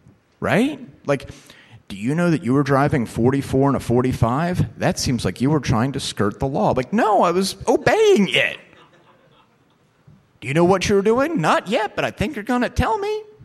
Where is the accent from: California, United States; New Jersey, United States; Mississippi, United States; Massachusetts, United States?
New Jersey, United States; me growing up in New Jersey, if being a douchebag was illegal, we'd be in trouble.